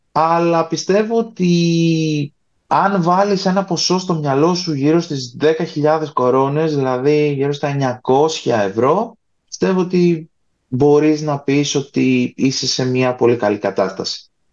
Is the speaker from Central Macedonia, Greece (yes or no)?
yes; Thessaloniki, Central Macedonia, Greece; moved away; κάθε φορά που πηγαίνω, όχι στη Θεσσαλονίκη, στην πόλη μου, βλέπω ότι οι τιμές πλησιάζουν επικίνδυνα τις τιμές εδώ πέρα